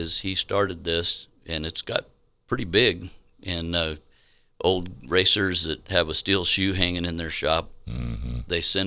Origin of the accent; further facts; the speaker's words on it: United States; I'm not European. I'm from America.